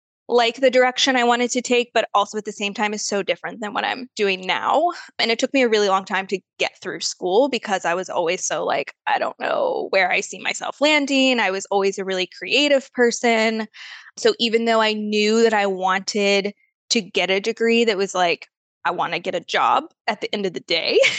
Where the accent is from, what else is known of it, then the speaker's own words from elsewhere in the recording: Atlanta, Georgia, United States; But I guess quick backstory, I'm from Atlanta. So I went to school at Georgia State University.